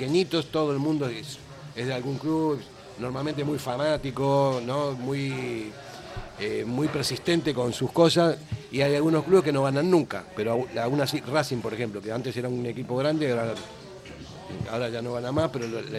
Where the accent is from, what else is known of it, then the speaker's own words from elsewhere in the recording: Argentina; soy argentino.